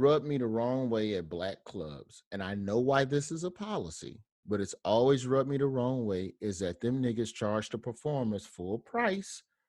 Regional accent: Alabama, United States; also born or lived in New York / Memphis; I always been down south. I was born in New York, but like at a year old, we moved to Memphis, and by the third grade we was in Alabama.

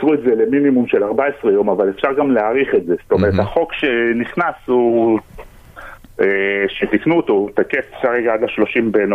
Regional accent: Ginosar, Northern District, Israel; אני מקיבוץ גינוסר

